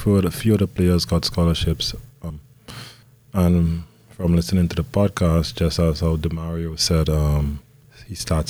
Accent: Tobago, Trinidad & Tobago; Yeah, I'm from Tobago, Trinidad and Tobago.

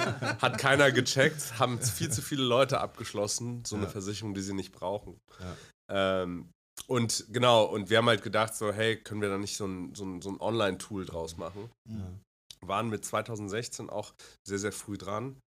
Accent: Hong Kong; moved away as an adult; now in Germany; Ursprünglich komme ich aus Hongkong. Meine Mutter ist aber aus Taiwan, mein Vater Deutscher. Deshalb war ich da auf der deutschen Schule in Hongkong für, also internationale Schule, bis ich 18 war. Also ich bin mit 18 dann nach Deutschland gekommen

